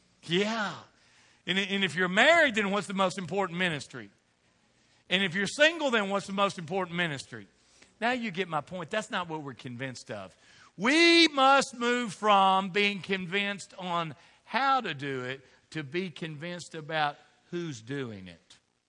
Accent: Southern United States, United States; I'm not going to tell you how old she is because I'm from the South and you don't mention a woman's age.

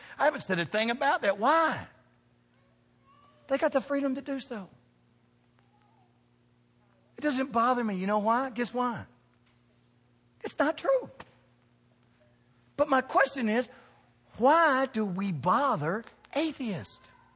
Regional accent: the South, United States; I mean, I'm from the South. I've been around guns all the time.

